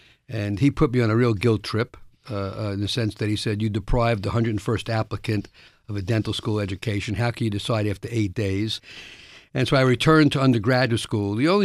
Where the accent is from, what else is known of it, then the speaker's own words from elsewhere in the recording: Bronx, New York, United States; Basically, I was born in the South Bronx, first generation of my family to get born in America, first generation of my family to get a college degree. I went to public school in the Bronx, PS 75.